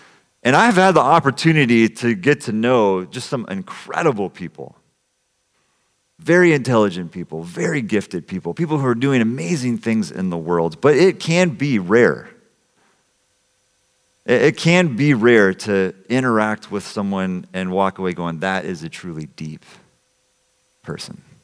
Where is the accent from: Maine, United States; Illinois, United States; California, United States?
California, United States; also born or lived in Bay Area / Boston; I was born in the Bay Area, grew up on the central coast of California, and so I kind of like to think of San Francisco as my city.